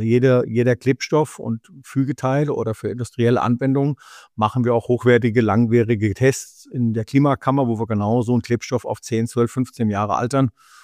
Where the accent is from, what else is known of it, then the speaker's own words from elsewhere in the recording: Hesse, Germany; bei uns in Hessen sagt man so, abpitteln, abpulen.